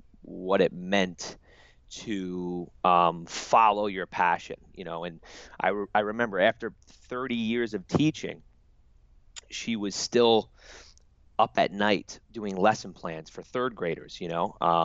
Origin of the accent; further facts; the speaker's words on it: Mount Pleasant, New York, United States; Born and raised in New York, Mount Pleasant, New York, which is a community in Westchester County.